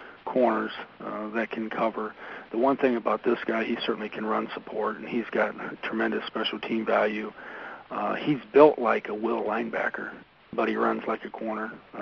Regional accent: Monroeville, United States; It is my hometown, next to my dad.

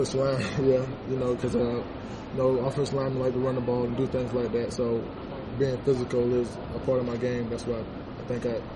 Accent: South Carolina, United States; and I'm from South Carolina, and I kind of was a fan for him for a while, so.

